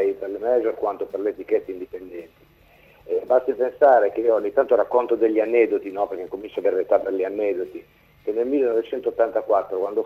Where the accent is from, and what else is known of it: Genoa, Liguria, Italy